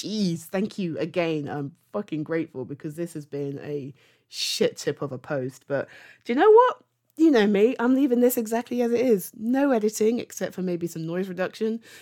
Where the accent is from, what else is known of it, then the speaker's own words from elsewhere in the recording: United Kingdom; Oh my God, I am so British. I'm so fucking British.